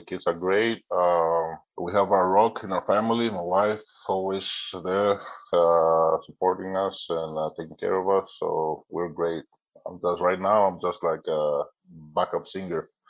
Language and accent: English; Tiko, Southwest Region, Cameroon; born there; I was born in Tiko, Cameroon. It was my mother's town.